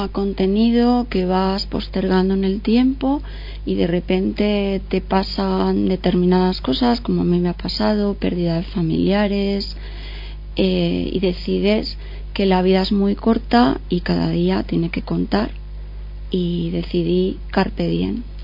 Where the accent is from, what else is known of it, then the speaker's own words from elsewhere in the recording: Guijuelo, Castile and León, Spain; En realidad mis orígenes son de aquí, mis padres, mis abuelos, toda mi familia ha sido siempre de aquí. Yo he pasado mi infancia, mi juventud en Guijuelo, con lo cual todas las calles forman parte de mi memoria.